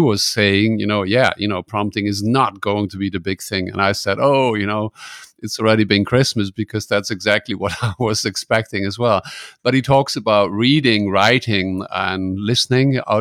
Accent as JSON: {"language": "English", "country": "Netherlands", "second_language": "English", "lives_now": "Germany", "said": "You know, I'm from the Netherlands. I live in Germany."}